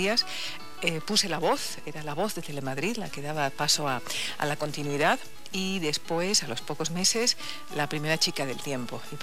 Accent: Canary Islands, Spain; cuando yo hablaba en Canarias, yo soy canaria, toda mi familia la tengo allá

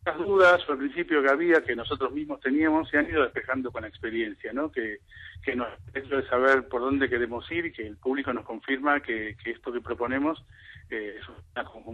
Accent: Argentina; born there; en Argentina, que es donde yo nací.

